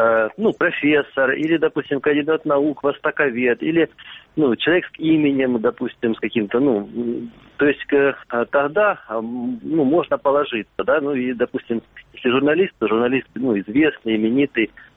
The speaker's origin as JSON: {"language": "Russian", "region": "Luhansk Oblast", "country": "Ukraine", "said": "Здравствуйте. … я из Луганской области."}